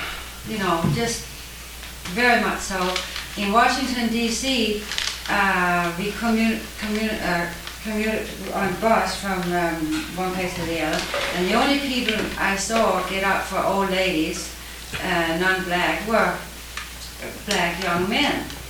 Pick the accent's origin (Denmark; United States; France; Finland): Denmark; I'm from Denmark